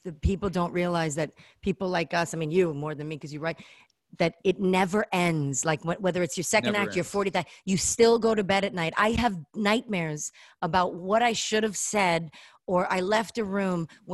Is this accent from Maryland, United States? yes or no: no; New York, United States; what do you miss the most as a fellow New Yorker?